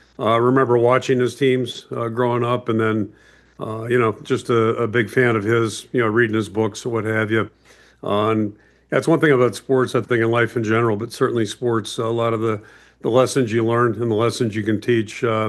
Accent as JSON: {"language": "English", "town": "Pittsburgh", "region": "Pennsylvania", "country": "United States", "tie": "born or raised there", "said": "I grew up in Pittsburgh."}